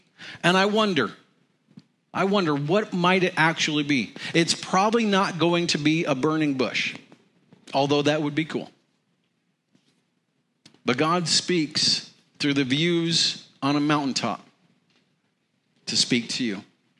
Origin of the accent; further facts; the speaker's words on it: Colorado, United States; I grew up in Colorado. I can handle this.